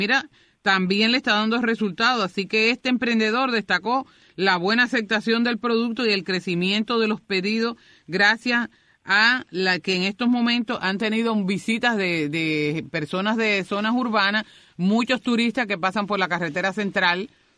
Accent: Cuba; yo creo que nosotros como cubanos debemos pensar

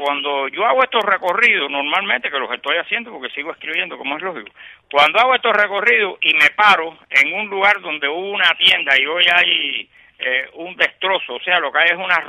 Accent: Havana, Cuba; yo soy habanero, yo no puedo escribir sobre Santiago de Cuba

